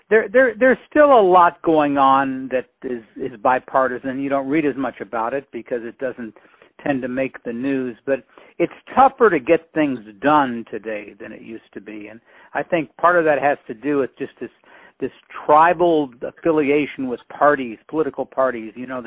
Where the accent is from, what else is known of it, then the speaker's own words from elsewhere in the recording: Wichita, Kansas, United States; Well, I'm from Wichita, Kansas.